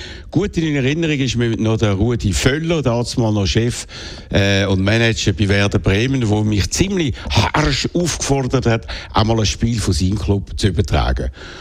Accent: Switzerland; ich als Schweizer Sat.1-Chef

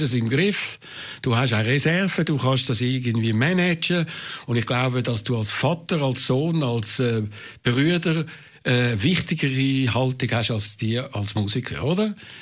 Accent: Switzerland; wir sind Schweizer, wir sind freie Schweizer

